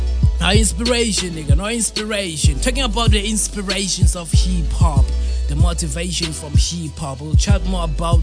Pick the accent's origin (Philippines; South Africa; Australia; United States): South Africa; I rap represent the South Coast. I'm from South Africa. And get me twisted, I'm not from Philadelphia or Miami. I'm from South Africa.